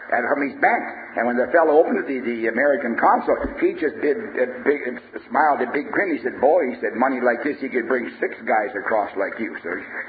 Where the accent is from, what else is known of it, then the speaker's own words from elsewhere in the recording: Canada; I'm a Canadian, and I know the Canadians, and he ain't got one.